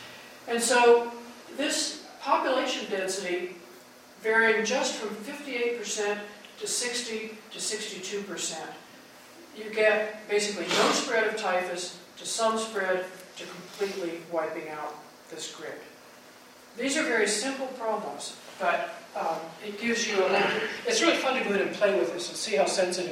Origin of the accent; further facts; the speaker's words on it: Midwest, United States; and I, of course, had to do this since I'm from the Midwest.